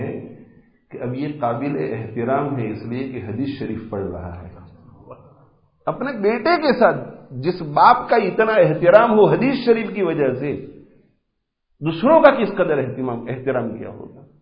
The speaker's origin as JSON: {"language": "Urdu", "town": "Bhuriya", "region": "Punjab", "country": "Pakistan", "tie": "born or raised there", "said": "میں بھوریا گاؤں میں پیدا ہوا, بھوریا گاؤں, ہمارے گجرات سے تعلق رکھنے والے, ہمارے علاقے سے تعلق رکھنے والے بھی اکثر لوگ نہیں جانتے کہ بھوریا ہے کہاں"}